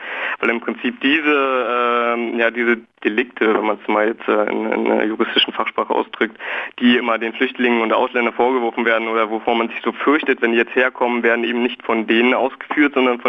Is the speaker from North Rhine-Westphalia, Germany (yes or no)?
no; Köpenick, Berlin, Germany; ich bin halt in Köpenick zur Schule gegangen und bin halt mit vielen Sachen, die halt immer den Flüchtlingen vorgeworfen werden, also mit Drogen und Gewalt eben hier auch konfrontiert worden und aufgewachsen.